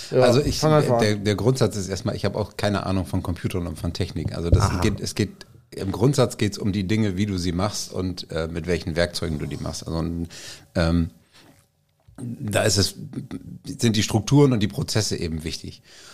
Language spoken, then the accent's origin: German; Oldenburg, Lower Saxony, Germany; ich komme aus Oldenburg